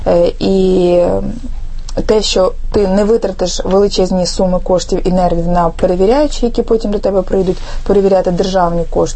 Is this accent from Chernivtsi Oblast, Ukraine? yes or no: yes; Chernivtsi Oblast, Ukraine; я сама з Чернівецької області, це саме той регіон, звідки люди їдуть і працюють з заробітчанами.